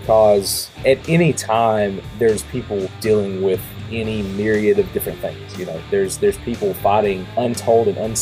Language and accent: English; North Carolina, United States; Man, I was born into it. I mean, like, I am from North Carolina, and, you know, some of my fondest childhood memories, we would go to my grandparents after church on Sundays and just spend the afternoon, and the race was on.